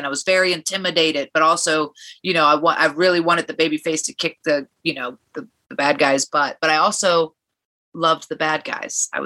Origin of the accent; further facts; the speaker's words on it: Virginia, United States; Obviously because I grew up in Virginia and it was a lot of like Georgia Championship Wrestling and NWA and that kind of mid-Atlantic area.